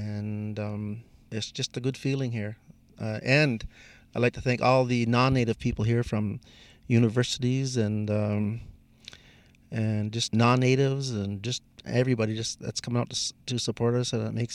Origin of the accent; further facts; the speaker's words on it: Six Nations, Ontario, Canada; I'm Mohawk from Six Nations Reserve.